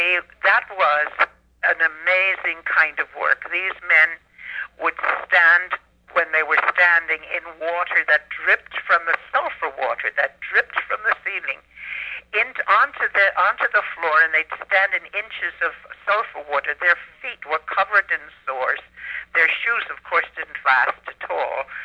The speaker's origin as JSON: {"language": "English", "country": "Canada", "lives_now": "Chicago, United States", "said": "I lived in Chicago. That's where I lived. I came from Canada, but I lived in Chicago."}